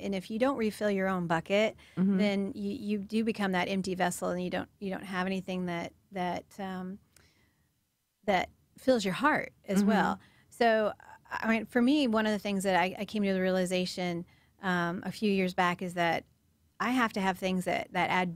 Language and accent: English; Nebraska, United States; also born or lived in Texas; So I lived in the Midwest growing up. I grew up in Nebraska.